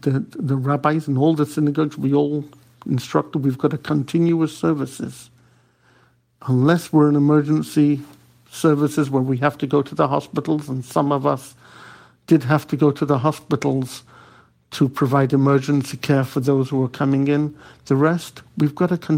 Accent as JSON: {"language": "English", "town": "Manchester", "region": "North West England", "country": "United Kingdom", "tie": "born or raised there", "moved": "yes", "lives_now": "United States", "said": "I grew up in Manchester, England, where anti-Semitic attacks growing up in the 70s was not uncommon."}